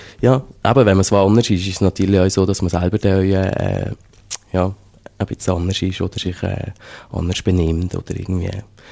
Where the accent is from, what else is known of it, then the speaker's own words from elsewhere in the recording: Betten, Valais, Switzerland; ich bin einfach hier oben an das Betten aufgewachsen. Und das ist meine Heimat, ja.